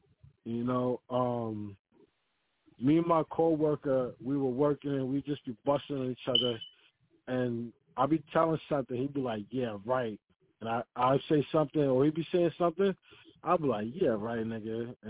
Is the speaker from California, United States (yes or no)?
no; Bronx, New York, United States; now in Milford, United States; I'm initially from the Parkchester in Bronx, and then I moved to PA. So I'm like... I'm in the Milford area.